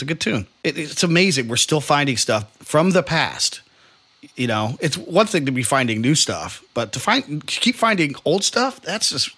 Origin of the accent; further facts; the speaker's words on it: New Zealand; As your Kiwi fan here, I've been looking for New Zealand yacht, but it's hard to find.